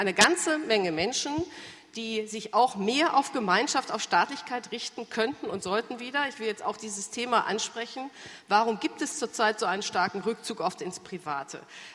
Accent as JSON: {"language": "German", "region": "Rhineland", "country": "Germany", "said": "und ich bin auch Rheinländerin"}